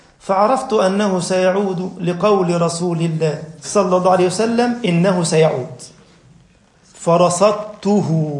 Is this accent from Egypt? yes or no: yes; Egypt; حتى احنا عندنا في مصر يقول لك كده باللغة الدارجة التالتة تابتة